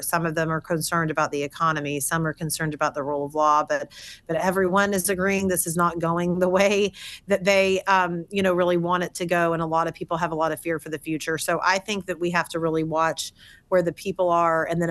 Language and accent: English; Texas, United States; Our friends and family in my home state of Texas, where I spend a lot of time with my family